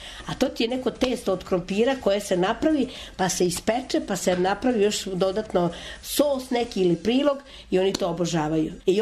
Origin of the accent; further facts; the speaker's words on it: Vrbas, Vojvodina, Serbia; rodom Vojvođanka, od prvog popisa postojimo u Vrbasu. Moje prezime je prvi popis u Bačkoj koji je urađen, moje prezime je bilo tamo.